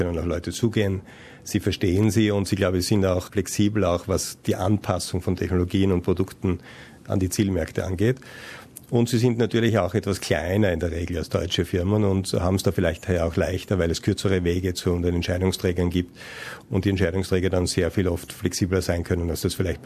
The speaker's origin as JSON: {"language": "German", "region": "Styria", "country": "Austria", "lives_now": "Sydney, Australia", "said": "Ich komme aus der Steiermark, das ist ein südöstliches Bundesland mit viel Bergen, viel Grün, viel Seen, keinem Meer und auch nicht so heißen Sommern wie hier in Sydney."}